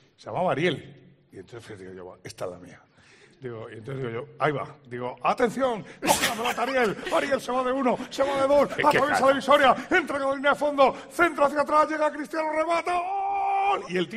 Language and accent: Spanish; Spain